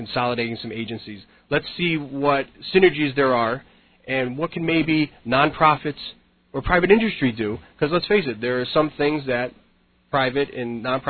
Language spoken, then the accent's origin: English; Windsor, Connecticut, United States; I'm a blue-collar guy. I grew up in Windsor. I went to Windsor High School. I'm a graduate of the University of Connecticut. I stayed here